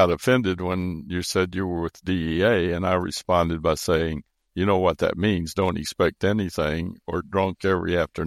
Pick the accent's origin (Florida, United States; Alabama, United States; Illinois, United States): Florida, United States; I grew up in Central Florida between Orlando and Tampa, a rural county called Lake County. I'm the third of three sons. My father was a Baptist minister, and he also farmed.